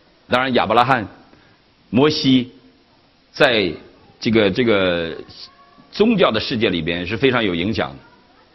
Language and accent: Chinese; Northeast China, China; accent: Northeastern Mandarin; 一听我们东北话来了